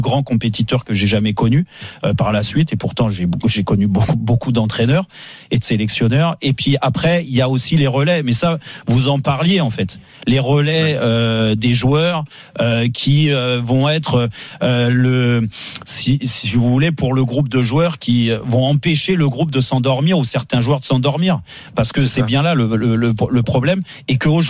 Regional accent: France; Alors c'est vrai qu'on a hâte, nous en tant que Français

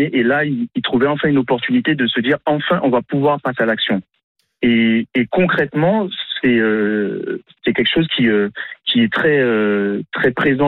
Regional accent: Martinique; Oui, je suis martiniquais donc noir de peau.

